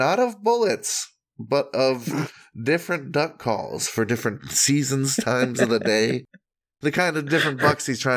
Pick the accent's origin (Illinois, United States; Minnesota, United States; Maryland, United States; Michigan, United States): Michigan, United States; I say I'm from the Great White North, and then, you know, Canadians are like, really? Come on. The Upper Peninsula of Michigan is just a little slice of Canada that America gets to have.